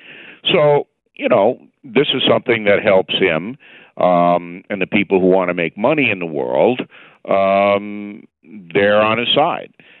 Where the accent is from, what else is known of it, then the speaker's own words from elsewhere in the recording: United States; As an American, I want to know if the Russians did anything.